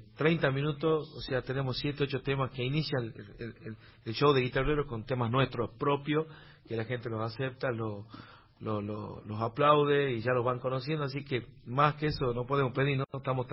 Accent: Salta, Argentina; venimos de Salta.

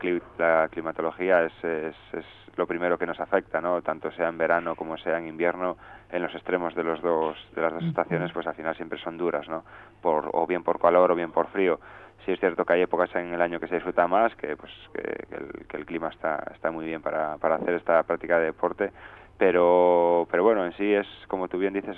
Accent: Tui, Galicia, Spain; Pues de la provincia de Pontevedra, soy del pueblo de Tui.

